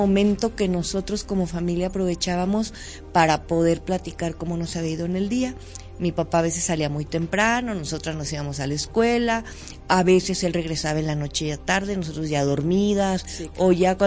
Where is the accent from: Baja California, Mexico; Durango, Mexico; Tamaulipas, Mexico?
Durango, Mexico; soy una mujer duranguense, como habemos muchas en este estado